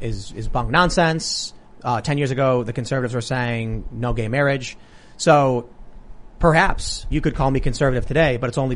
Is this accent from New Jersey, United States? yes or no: no; Chicago, Illinois, United States; I grew up in Chicago, Democrat stronghold, with surrounded by Democrats.